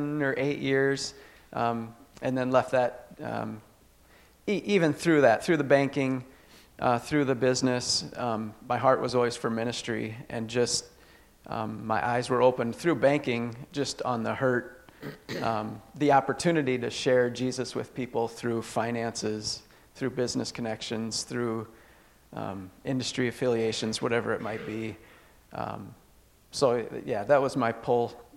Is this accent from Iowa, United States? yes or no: yes; Leicester, Iowa, United States; Yeah, I grew up in Leicester.